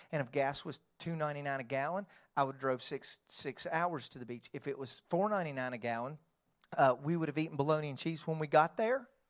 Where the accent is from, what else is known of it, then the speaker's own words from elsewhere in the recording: Knoxville, Tennessee, United States; I grew up in right outside of Knoxville, Tennessee. I'm a University of Tennessee fan.